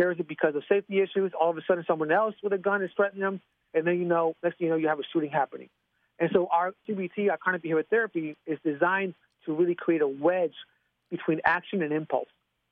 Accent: Chicago, Illinois, United States; unlike in the 1980s and 1990s when I grew up in Chicago

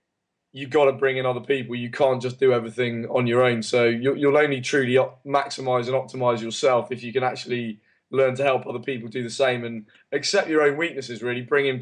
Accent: Guernsey; Our families, he was from Italy, I was from Guernsey, so we didn't have any family there.

